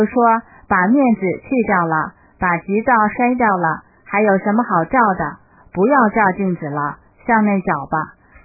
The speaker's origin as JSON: {"language": "Chinese", "town": "Toronto", "region": "Ontario", "country": "Canada", "said": "我来自加拿大多伦多"}